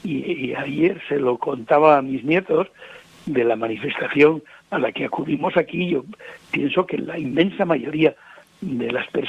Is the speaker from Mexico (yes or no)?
no; Spain; moved away; Yo vivo aquí desde el 69, pero me tocó vivir en mi pueblo, el lugar donde yo nací, está lindando con Euskadi.